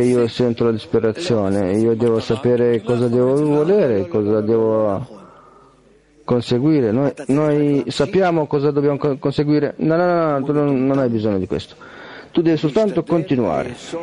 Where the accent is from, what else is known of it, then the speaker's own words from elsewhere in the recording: Toronto, Ontario, Canada; Italian is a second language; da Toronto. Io benvenuto a tutti, io vengo da Toronto.